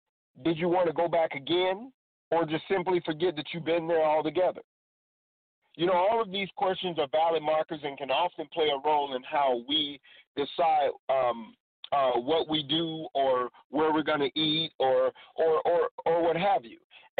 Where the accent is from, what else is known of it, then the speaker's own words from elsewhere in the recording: Portland, Oregon, United States; I come to you from Portland, Oregon, ready to preach this mighty word of God.